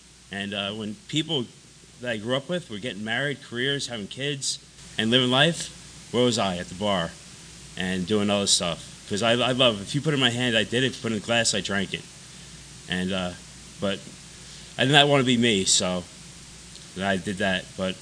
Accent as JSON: {"language": "English", "region": "New York", "country": "United States", "tie": "born or raised there", "said": "But I grew up on Long Island, and New York's great."}